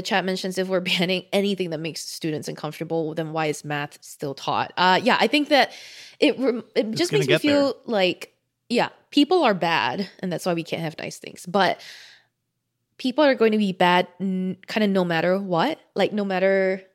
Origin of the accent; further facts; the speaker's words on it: Singapore; I, as a Singaporean